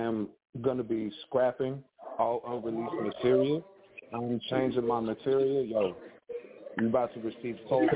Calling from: St. Paul, Minnesota, United States; I'm calling from St. Paul

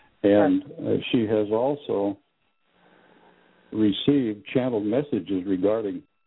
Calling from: Florida, United States

